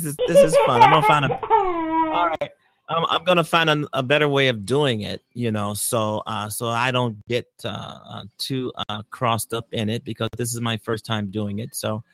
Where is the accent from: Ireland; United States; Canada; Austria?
United States; Chicago, Illinois; since I'm in Chicago and I'm a Chicagoan, of course I want them to win.